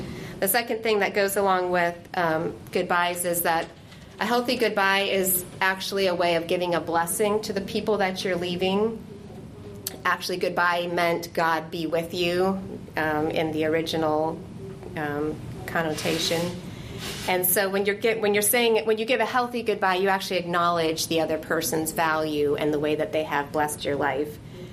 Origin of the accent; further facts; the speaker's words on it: Indiana, United States; now in Colorado, United States; moved from, I grew up in Indiana, moved to Colorado, Africa, Colorado here